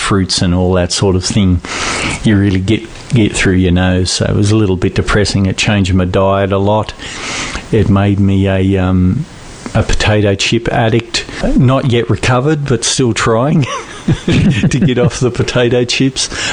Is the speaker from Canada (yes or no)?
no; Australia; Being Australian, a white, male, privileged...